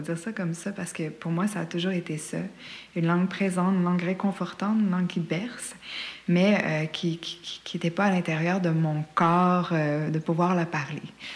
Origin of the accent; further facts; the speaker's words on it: Mashteuiatsh, Quebec, Canada; je suis Innu de Mashtouyat au Lac-Saint-Jean, donc Pequagamiinu.